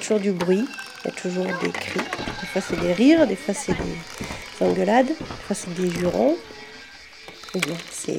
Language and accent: French; Jaurac, Auvergne-Rhône-Alpes, France; also born or lived in Aubenas; Mes parents habitaient Jaurac, donc je suis née à Aubenas, mais parce que la maternité est là-bas, sinon on peut dire que je suis née à Jaurac. J'ai grandi ici.